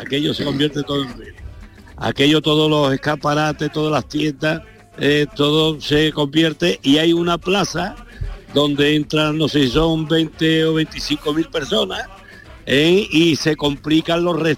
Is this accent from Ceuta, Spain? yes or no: no; Dos Hermanas, Andalusia, Spain; Y tengo que resaltar ya, que de mi pueblo hay una chiquilla que quita el sentido y para presentarnos en Eurovisión.